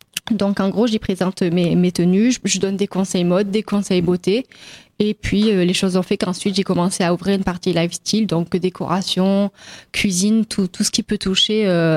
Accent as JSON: {"language": "French", "town": "Avignon", "region": "Provence-Alpes-Côte d'Azur", "country": "France", "said": "vous l'avez dit, j'ai 30 ans et je suis originaire d'Avignon."}